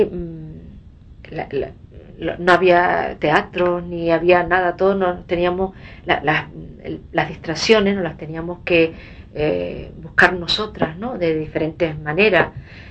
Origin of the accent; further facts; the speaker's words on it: Canary Islands, Spain; mi infancia en La Gomera fue muy feliz. Vivía con mi abuela porque mis padres se trasladaron a Santa Cruz